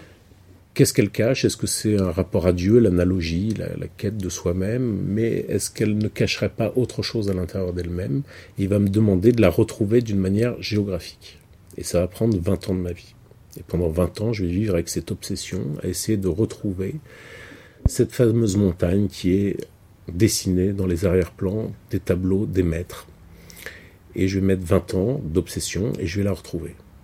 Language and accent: French; Montigny-lès-Cormeilles, Île-de-France, France; moi j'ai grandi à Montigny-les-Cormeilles, à Argenteuil, j'ai grandi en banlieue. À 18 ans, je suis arrivé à Paris.